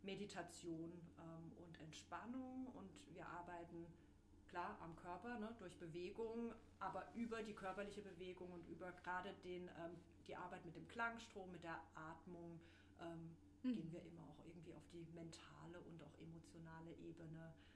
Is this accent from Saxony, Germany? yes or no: no; Offenburg, Baden-Württemberg, Germany; Ich komme aus Offenburg, lebe da im schönen Zellweierbach